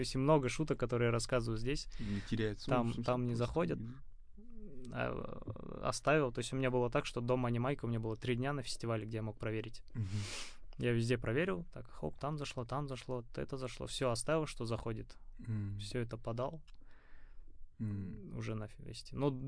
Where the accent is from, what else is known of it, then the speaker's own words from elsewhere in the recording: Kazakhstan; Все, я казах, который сидит.